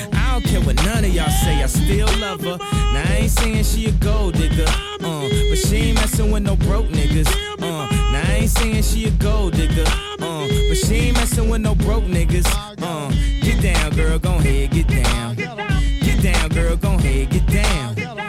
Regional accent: Naples, Campania, Italy; visto che siamo di Napoli

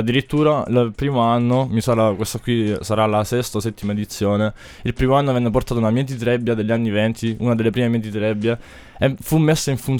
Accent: Apulia, Italy; eventi che ci sono giù da noi, nel Salento, a Gallipoli per esempio

